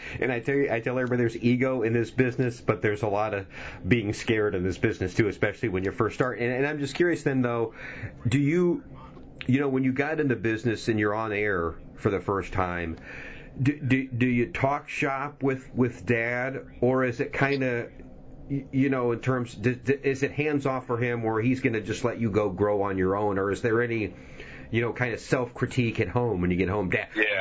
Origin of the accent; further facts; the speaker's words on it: Hampton, Illinois, United States; I grew up in Hampton.